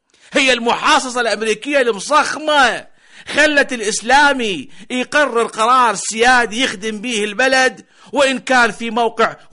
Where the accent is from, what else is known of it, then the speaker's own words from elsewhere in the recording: Iraq; وإحنا العراقيين نرفع راسنا بيهم ونباهي باسمهم العالم كله